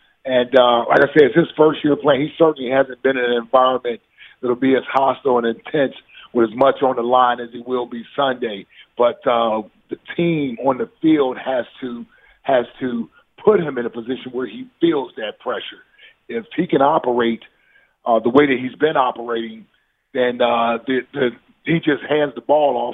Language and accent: English; Cincinnati, Ohio, United States; I'm from Cincinnati.